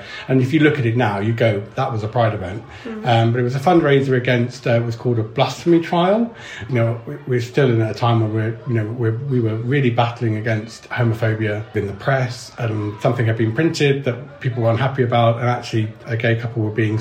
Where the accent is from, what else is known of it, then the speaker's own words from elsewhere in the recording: London, United Kingdom; now in Bristol, United Kingdom; I'm not Bristol born and bred. I moved down here from London.